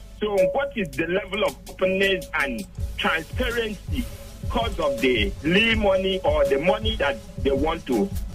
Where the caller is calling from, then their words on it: Uyo, Akwa Ibom, Nigeria; I'm calling from Uyo.